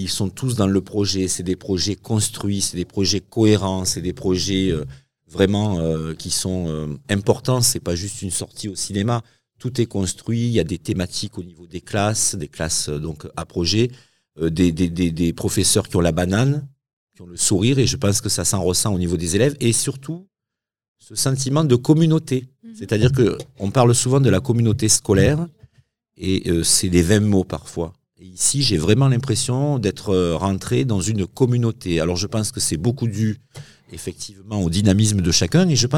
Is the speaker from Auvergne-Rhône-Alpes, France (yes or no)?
no; Alès, Occitanie, France; born there; also born or lived in Montpellier; je suis gardois à la base, hein, je suis né à Alès, et donc j'ai aussi beaucoup vécu à Montpellier